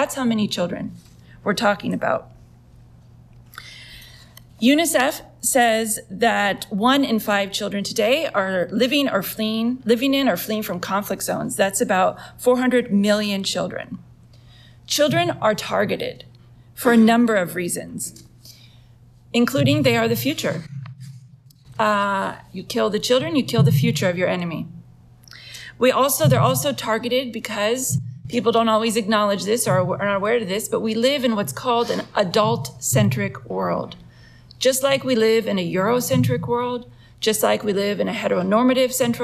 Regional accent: United States; in my case as an American, my government

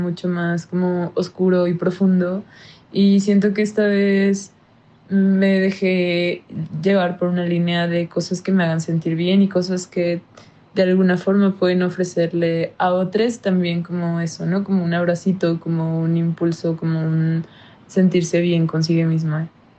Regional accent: Puebla, Mexico; Bueno, yo soy de Puebla, entonces siento que me he sentido conectada mucho con la energía del volcán.

